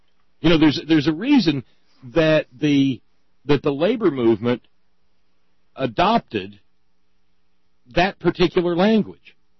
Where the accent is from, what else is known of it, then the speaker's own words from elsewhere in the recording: United States; Well, I'm American.